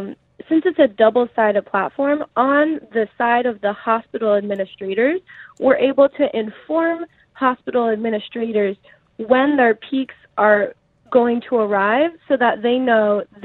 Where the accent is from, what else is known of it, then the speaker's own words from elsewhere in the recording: Philadelphia, Pennsylvania, United States; we are in talks actually in my hometown of Philadelphia in the United States to be open to launching this project.